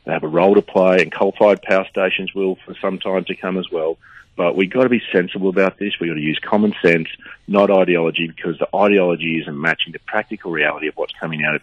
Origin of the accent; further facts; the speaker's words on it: Queensland, Australia; for Queensland, my home state